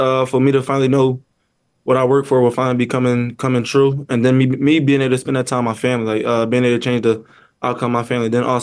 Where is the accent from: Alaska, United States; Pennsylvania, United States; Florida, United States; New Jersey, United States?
Pennsylvania, United States; Philadelphia; Basically, I'm getting asked about like my background with me growing up in Philadelphia